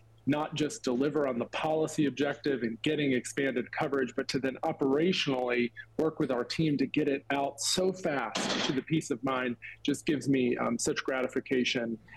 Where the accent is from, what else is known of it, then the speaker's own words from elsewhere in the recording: North Carolina, United States; my personal story growing up in North Carolina without health insurance